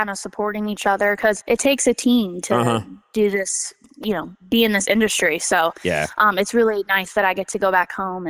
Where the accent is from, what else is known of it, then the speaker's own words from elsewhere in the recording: Michigan, United States; I grew up in Michigan performing all over the place, festivals, fairs, and I've been able to meet a lot of local other musicians in Michigan.